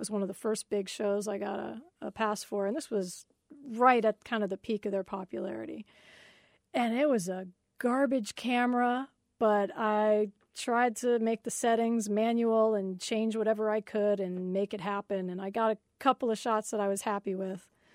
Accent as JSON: {"language": "English", "town": "DeLand", "region": "Florida", "country": "United States", "tie": "born or raised there", "also_born_or_lived": "Orange City", "said": "Yeah, I grew up in DeLand in Orange City."}